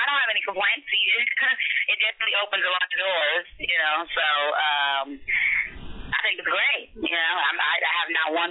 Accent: Las Vegas, Nevada, United States; also born or lived in Arkansas; I was born in Arkansas, but I was raised in Las Vegas

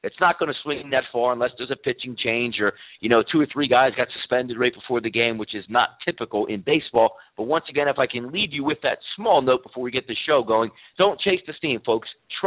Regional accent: East Coast, United States; accent: East Coast; Based out of the East Coast, as you could probably tell by my voice and my accent, love football.

